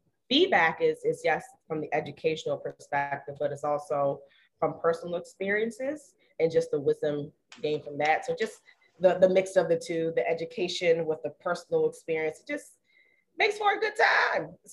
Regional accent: Maryland, United States; But we're still from Maryland.

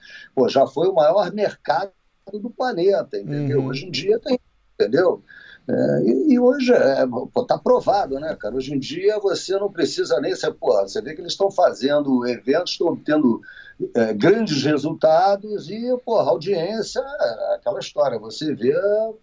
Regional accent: Brazil; Que às vezes, porra, nós somos brasileiros, mas, porra, não é sempre que você vai torcer para um brasileiro.

